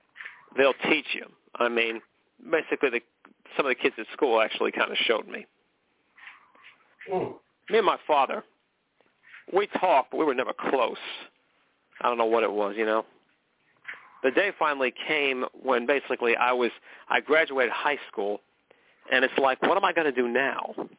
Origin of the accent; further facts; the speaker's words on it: McKinleyville, California, United States; I basically spent most of my life living in McKinleyville, California. That was my hometown. I was born there, raised there, lived there.